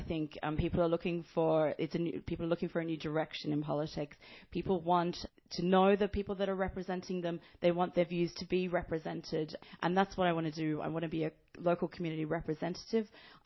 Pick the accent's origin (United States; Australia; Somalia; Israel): Australia; Gerogery, New South Wales; now in Ireland; I'm not from Ireland originally. I'm from Australia. I've been living in Ireland for the last 8 years. I come from a little country town in Australia called Gerogery. It's on the border of New South Wales and Victoria. It's just north of Melbourne.